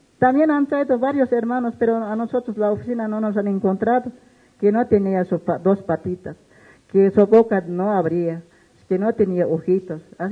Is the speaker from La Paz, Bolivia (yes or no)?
yes; La Paz, Bolivia; nosotros somos de Pacaje, ahorita estamos ejerciendo como autoridades.